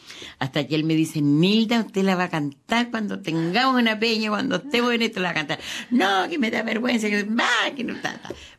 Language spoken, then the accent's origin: Spanish; Talcahuano, Biobío, Chile; born there; nací en Talcahuano, es un puerto maravilloso.